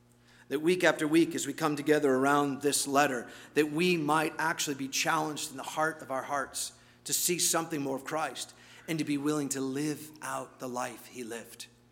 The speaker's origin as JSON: {"language": "English", "country": "United States", "said": "Because I am an American, and that's how we live."}